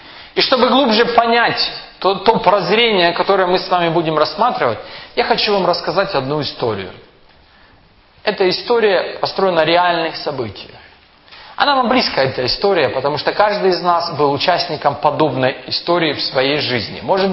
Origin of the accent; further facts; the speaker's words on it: Kyiv, Ukraine; Я рос в Киеве. Я 30 лет прожил в Киеве, в районе метро КПИ. Вот там я вырос, в том районе.